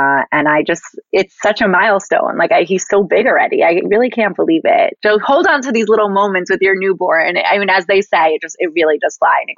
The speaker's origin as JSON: {"language": "English", "town": "Roslyn", "region": "New York", "country": "United States", "tie": "born or raised there", "said": "I grew up in Roslyn, New York. It's a suburb outside of the city. And my family moved to Brookville about 18, 19 years ago."}